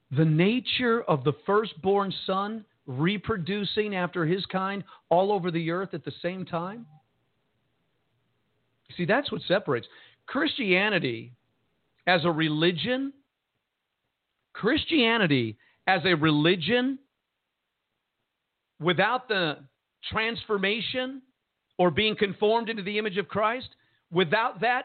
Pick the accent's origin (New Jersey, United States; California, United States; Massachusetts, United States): New Jersey, United States; Jersey City; I'm from Jersey City originally, Serge